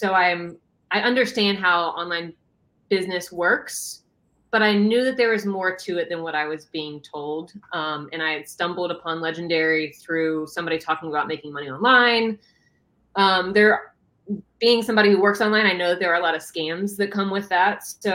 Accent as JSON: {"language": "English", "region": "Ohio", "country": "United States", "lives_now": "Nashville, United States", "said": "I'm originally from Ohio. And there's nothing about Ohio that I love. So I left as soon as I could and came straight to Nashville."}